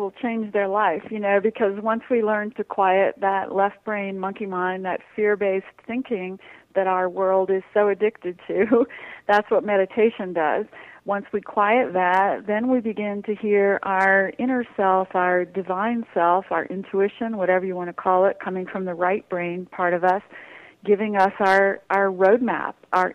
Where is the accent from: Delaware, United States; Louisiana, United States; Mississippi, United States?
Louisiana, United States; New Orleans; Well, I grew up in New Orleans, and my mother came from a long line of intuitive Creole women